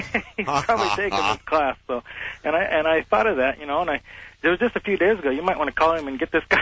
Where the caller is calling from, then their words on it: Phoenix, Arizona, United States; Hi, I'm calling from Phoenix.